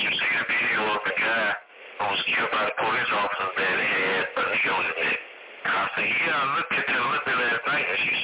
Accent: Houston, Texas, United States; I grew up in Park, part of Houston, Texas, South Park.

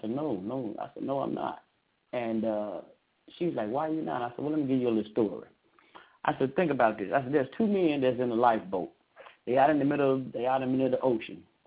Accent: the South, United States; Y'all, I'm from the South. I'm getting kind of country with it.

